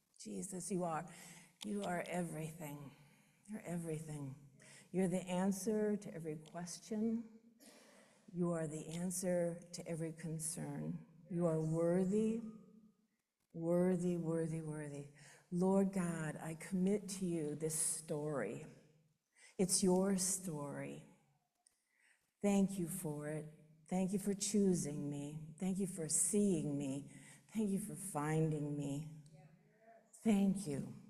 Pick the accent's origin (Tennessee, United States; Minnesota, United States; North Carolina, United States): Tennessee, United States; Memphis; born there; I was born in Memphis. I'm a Southern girl. Amen, and I would love to go back there again.